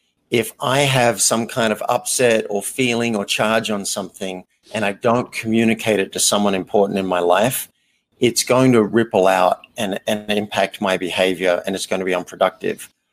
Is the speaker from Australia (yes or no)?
yes; Australia; I grew up in Australia in a fairly small country-ish town.